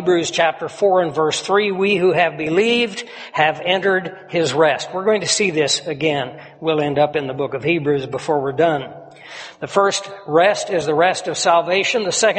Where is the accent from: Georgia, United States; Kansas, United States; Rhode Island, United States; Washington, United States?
Kansas, United States; I grew up on a farm. The conditions that I grew up in the Flint Hills of Kansas back in the 1950s were actually pretty much like the 1800s.